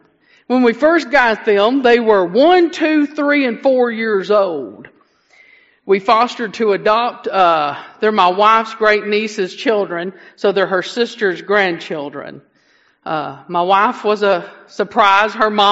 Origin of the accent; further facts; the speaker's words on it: Georgia, United States; I'm originally from Sand Mountain over in Dade County.